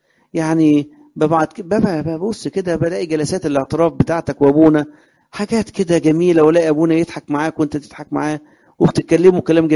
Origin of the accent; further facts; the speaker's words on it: Alexandria, Alexandria Governorate, Egypt; عشان انا اصلا من اسكندرية